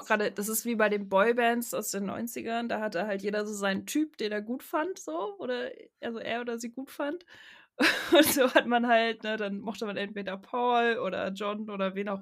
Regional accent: Hamburg, Germany; Ich bin ja in der Nähe von Hamburg aufgewachsen

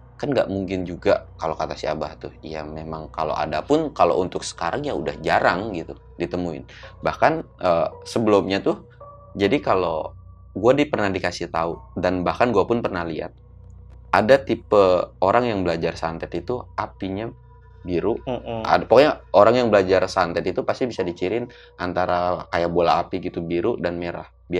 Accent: Jampang, West Java, Indonesia; wih Jampang, udah pasti gue sih tidak menjelekan kampung gue sendiri.

